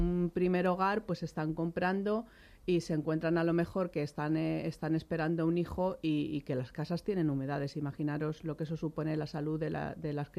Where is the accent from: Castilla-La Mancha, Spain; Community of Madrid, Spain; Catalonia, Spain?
Community of Madrid, Spain; Madrid; yo procedo de San Fermín